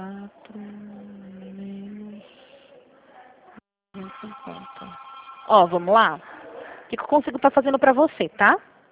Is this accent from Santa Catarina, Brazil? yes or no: no; Rio Claro, São Paulo, Brazil; eu sou daqui mesmo de Rio Claro